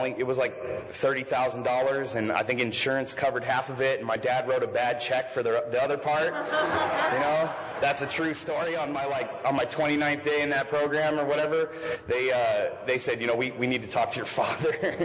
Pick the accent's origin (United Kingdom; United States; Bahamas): United States; Las Vegas, Nevada; I grew up in Las Vegas, you know.